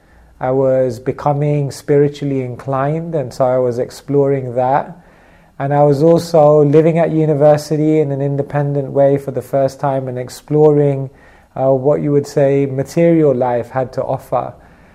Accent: Wembley, London, United Kingdom; I grew up in Wembley in a cosmopolitan city, surrounded by different cultures and religions. It was a melting pot of different traditions.

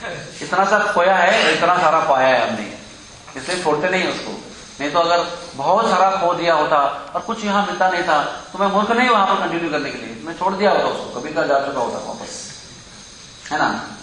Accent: South India, India; मैं तो south Indian हूं

